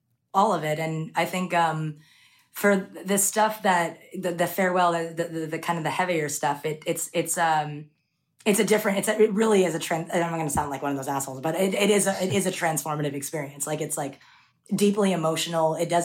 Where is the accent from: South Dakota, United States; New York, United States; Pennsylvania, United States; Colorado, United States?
New York, United States; Queens; I mean, I grew up in Queens listening to that.